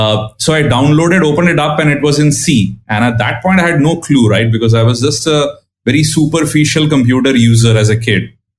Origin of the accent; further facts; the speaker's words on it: India; I was born and brought up in India, and, you know, I mean, I'm 43 now.